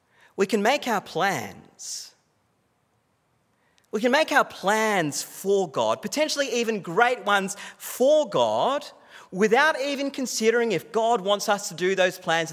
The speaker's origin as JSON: {"language": "English", "country": "Australia", "said": "Treat Christianity as a cultural thing that we do as an Australian rather than who we are. See, I look at Australian Christianity"}